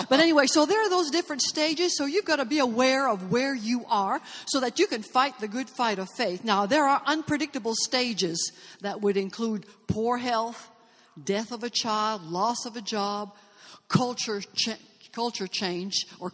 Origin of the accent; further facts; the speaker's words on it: Canada; moved away as an adult; now in Memphis, United States; And said, oh, my gosh, I came from Canada. I had to leave all my family, all my friends. I had to leave my teaching career. I had to just leave everything. And here I moved to Memphis.